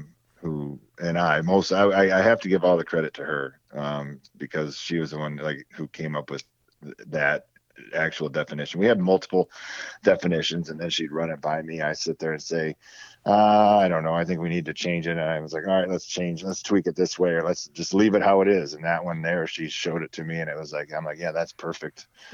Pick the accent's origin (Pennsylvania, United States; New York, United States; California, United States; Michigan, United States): Michigan, United States; Trenton; born there; I was born here in Michigan, Trenton, actually, which is a small city just south of Detroit.